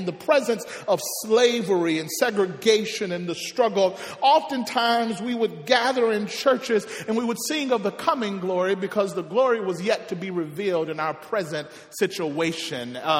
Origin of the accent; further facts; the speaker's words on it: Mississippi, United States; Growing up in Mississippi, we used to sing songs in our church that would often talk about heaven